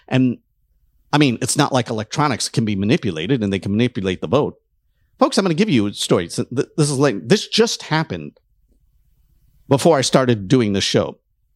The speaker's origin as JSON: {"language": "English", "town": "Detroit", "region": "Michigan", "country": "United States", "tie": "born or raised there", "said": "I remember when I was young watching Michigan, because I grew up in Detroit"}